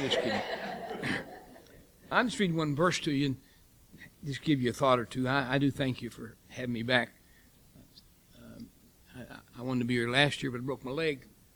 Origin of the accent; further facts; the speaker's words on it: West Virginia, United States; born there; moved away as an adult; I was born in West Virginia. Anybody here born in West Virginia admit to it? I left there as soon as I learned it was permitted and moved to Akron, Ohio.